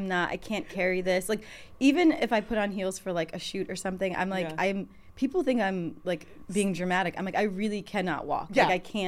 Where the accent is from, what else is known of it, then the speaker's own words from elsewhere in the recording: Albany, New York, United States; where I grew up in Albany, I was like hanging out at, you know, the skate shop, going to the record store